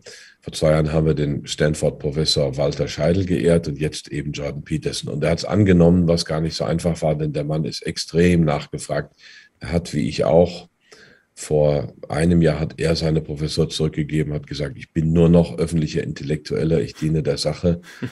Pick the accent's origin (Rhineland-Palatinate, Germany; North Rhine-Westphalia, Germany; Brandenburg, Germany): North Rhine-Westphalia, Germany; dann werden Sie auch Malle in der Birne, wie man bei uns im Sauerland so schön sagt.